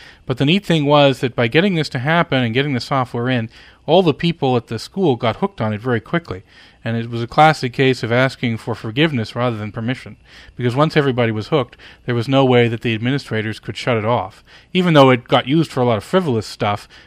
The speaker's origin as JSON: {"language": "English", "country": "Canada", "tie": "born or raised there", "said": "Well, I grew up in Canada, and Canada had not been connected to the internet as much as the U.S."}